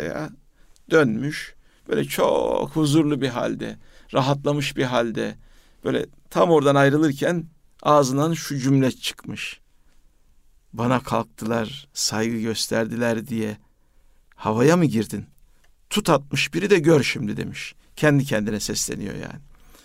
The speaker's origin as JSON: {"language": "Turkish", "town": "Vezirköprü", "region": "Samsun", "country": "Turkey", "said": "Ben Veziköprülüyüm."}